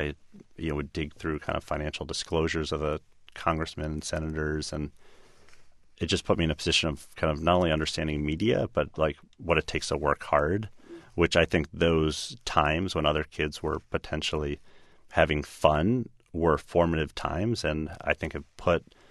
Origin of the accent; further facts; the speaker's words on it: Washington, District of Columbia, United States; I grew up in the Washington, D.C. area.